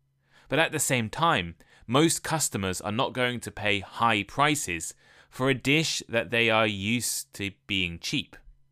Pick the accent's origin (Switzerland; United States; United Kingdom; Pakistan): United Kingdom; England; In my hometown, a small English market town of about 10,000 people, there are two pizza restaurants, a nice Italian place, four pubs that sell food, three Indian restaurants, three Chinese takeaway restaurants